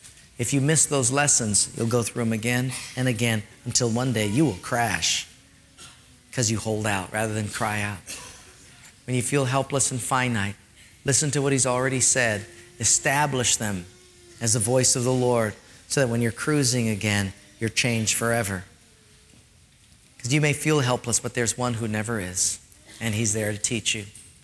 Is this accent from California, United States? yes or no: no; Hawaii, United States; I was raised in Palola Valley, and at an early age, there was a messy divorce. They split our family up. Half of us went to live in Japan, half stayed here.